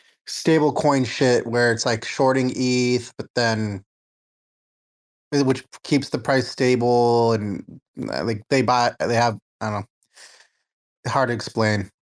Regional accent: California, United States; now in New York, United States; I'm in Manhattan, but I was raised in the East Bay, so Walnut Creek, San Ramon, Danville.

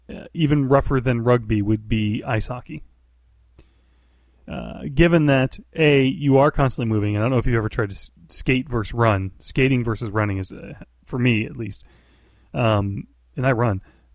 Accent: United States; Being as I'm American, that's the only name I know.

